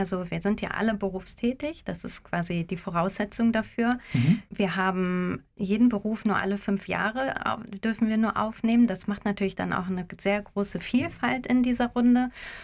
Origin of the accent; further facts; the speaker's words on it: Schleswig-Holstein, Germany; Ich habe vor einigen Jahren, bin ich wieder zurück in meine Heimat gekommen nach Dithmarschen